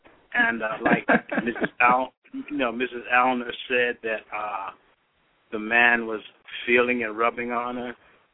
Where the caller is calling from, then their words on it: Orlando, Florida, United States; Well, yeah, I'm calling from Orlando.